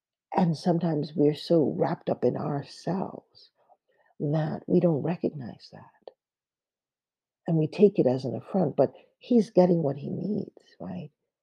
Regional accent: Nigeria; I grew up in Nigeria, where electricity is not taken for granted

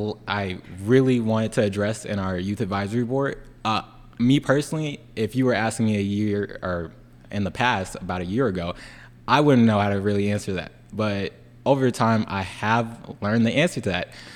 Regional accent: Cordova, Tennessee, United States; now in Tipton County, United States; because I'm originally from Cordova, which is a little bit outside of Memphis.

